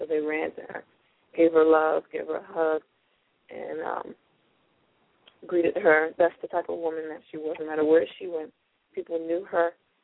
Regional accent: Havre de Grace, Maryland, United States; I was born and raised in Harry Grace, Maryland.

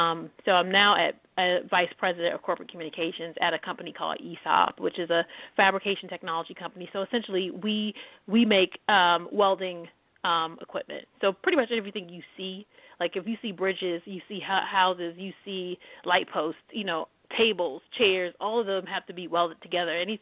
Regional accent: Maryland, United States; I said, well, I visit Maryland all the time to come hom

